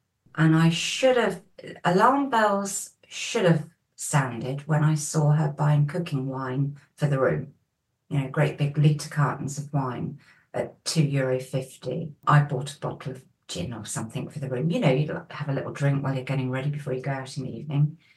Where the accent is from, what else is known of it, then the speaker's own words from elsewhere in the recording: England, United Kingdom; But because I'm English, she just assumed I was making a mistake.